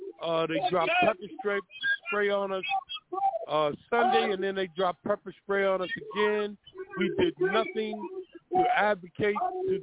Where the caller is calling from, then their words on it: Akron, Ohio, United States; I'm calling in from Akron, Ohio.